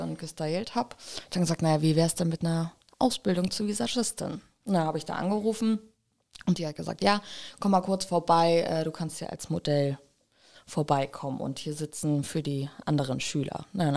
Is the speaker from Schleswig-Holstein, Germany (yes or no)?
yes; Lübeck, Schleswig-Holstein, Germany; ich komme aus Lübeck, bin 27 Jahre jung